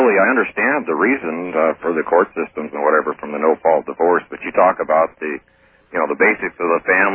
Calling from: San Diego, California, United States; Oh, hi, Art. … I'm calling from San Diego.

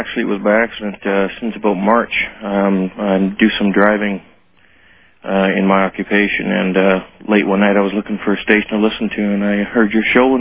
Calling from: Grande Prairie, Alberta, Canada; I'm calling from Grand Prairie, Alberta, Canada.

